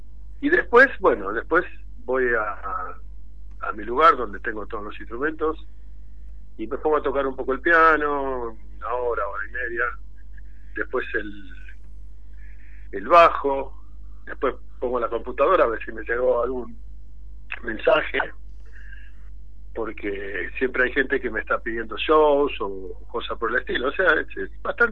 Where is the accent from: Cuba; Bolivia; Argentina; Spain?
Argentina; Río Cuarto, Córdoba; born there; also born or lived in Quilmes / Buenos Aires; yo soy nacido en Río Cuarto, en Córdoba, y pasé por Buenos Aires, viví en Barrancas, viví en Parque Patricios, en fin, yo he vivido en muchos lugares, viví en San Fernando.